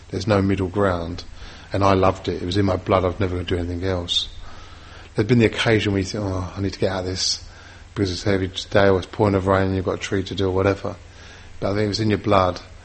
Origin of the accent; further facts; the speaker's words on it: London, United Kingdom; born there; Being born in London, I was born in East London, that doesn't really exist, and it certainly didn't exist back then.